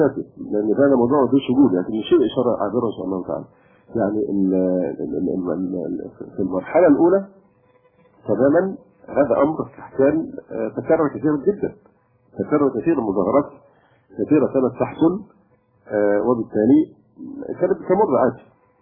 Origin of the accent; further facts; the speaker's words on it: Egypt; لكن عندنا في مصر لا شك كان هناك قدر كبير جدا من حرية التعبير